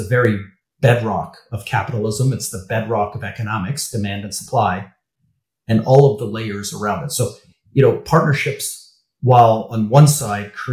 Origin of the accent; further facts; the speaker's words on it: Canada; I'm a Canadian